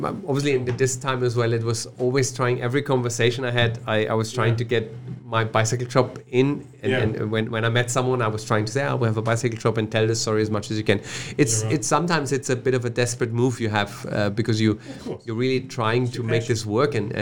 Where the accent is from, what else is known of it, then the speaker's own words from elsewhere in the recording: Germany; English is a second language; now in Dubai, United Arab Emirates; Yes, I'm obviously from Germany, as mm-hmm. I can hear from my accent.